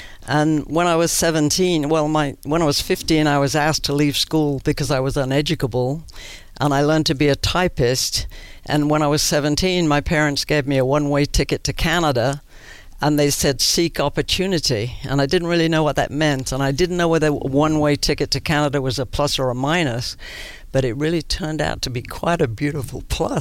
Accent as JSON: {"language": "English", "town": "Birmingham", "region": "West Midlands", "country": "United Kingdom", "said": "But I am from Birmingham, England, which is was the most polluted city in Europe in World War II."}